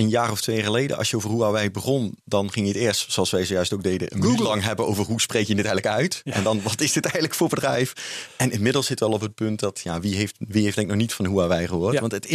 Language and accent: Dutch; Netherlands; We zijn Nederlanders onder elkaar.